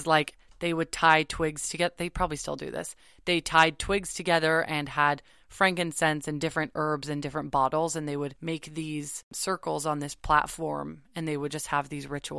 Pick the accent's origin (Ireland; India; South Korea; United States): United States; Malibu, California; I grew up in Malibu, and basically there's this ranch